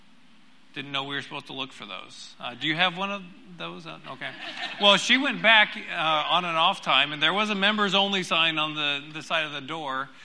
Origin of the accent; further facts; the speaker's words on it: Phoenix, Arizona, United States; and I grew up in Phoenix, and she grew up in Colorado